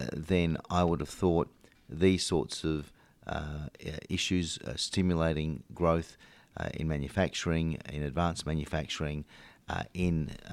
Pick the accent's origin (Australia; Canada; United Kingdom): Australia; South Australia; my home state of South Australia